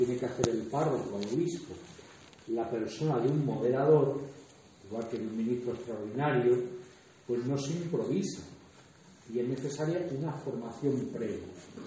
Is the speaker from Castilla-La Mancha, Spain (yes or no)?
no; Region of Murcia, Spain; accent: Murcian; en mi tierra tendemos a comernos sílabas. Y yo he visto a paisanos míos leyendo la lectura en murciano.